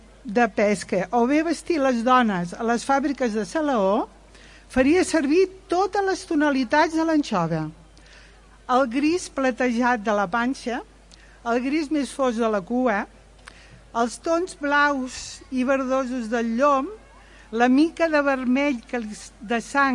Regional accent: L'Escala, Catalonia, Spain; Les imatges de la meva infantesa es situen a la Creu, la Mar d'en Manassa, el carrer de Gràcia, la platja on ara estem, que era l'antic port de l'Escala.

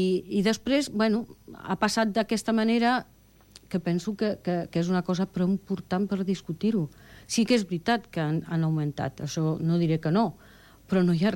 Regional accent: Sant Cugat del Vallès, Catalonia, Spain; born there; Jo soc nascuda a Sant Cugat

